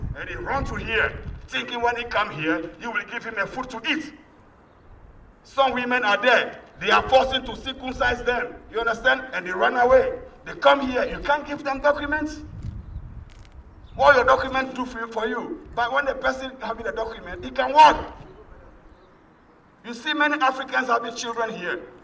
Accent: Accra, Greater Accra, Ghana; Go to my country in Ghana. Go to my beach. Go to beach in Accra. I'm from Accra. Go to my country in Accra.

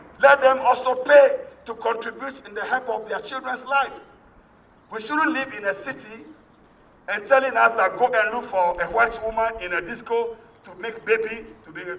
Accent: Accra, Greater Accra, Ghana; Go to my country in Ghana. Go to my beach. Go to beach in Accra. I'm from Accra. Go to my country in Accra.

